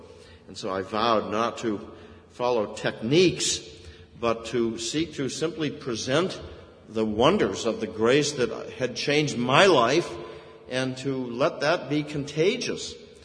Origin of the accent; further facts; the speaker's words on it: United States; As American Christians, we tend to come across sometimes as being just angry that people don't understand us and don't believe in our own moral precepts.